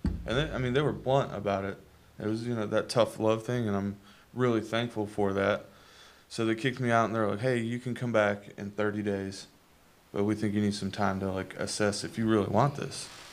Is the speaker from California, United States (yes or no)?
no; Jacksonville, Florida, United States; I'm not from Atlanta. I'm from Jacksonville, Florida.